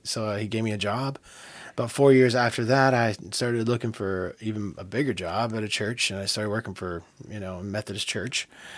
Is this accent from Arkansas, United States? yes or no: yes; Fort Smith, Arkansas, United States; now in O'Fallon, United States; I am from Fort Smith, Arkansas. I grew up there, and I live now in O'Fallon, Missouri.